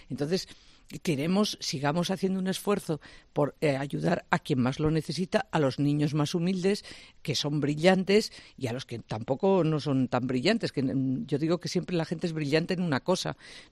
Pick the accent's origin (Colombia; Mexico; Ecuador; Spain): Spain; los españoles somos los que peor hablamos de nosotros mismos.